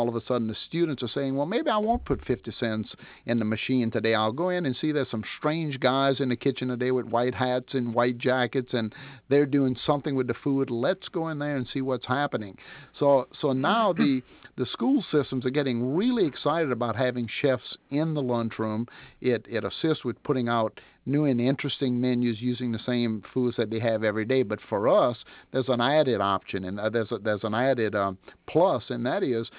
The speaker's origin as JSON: {"language": "English", "town": "New Orleans", "region": "Louisiana", "country": "United States", "said": "I'm from New Orleans, so you can imagine with a real ethnic cuisine there, Cajun and Creole."}